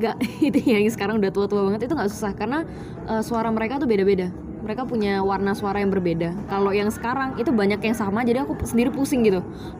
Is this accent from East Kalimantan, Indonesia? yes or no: no; West Nusa Tenggara, Indonesia; aku kan aslinya Lombok. Jadi waktu balik ke Lombok, balik ke rumah